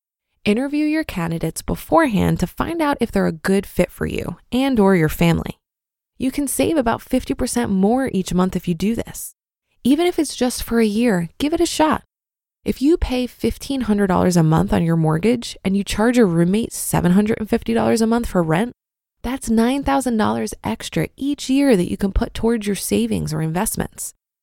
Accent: Canada; also born or lived in Panama; I'm Canadian, but lived in Panama for a little less than 5 years.

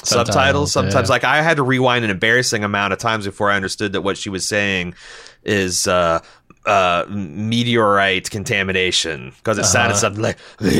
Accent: Midwest, United States; we're from the Midwest, we know what stocks are.

